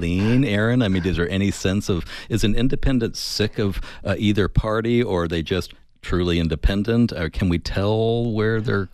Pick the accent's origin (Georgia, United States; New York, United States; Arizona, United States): Arizona, United States; now in Pima County, United States; I come from the Maricopa County area, where, of course, we all ignore everything south of Casa Grande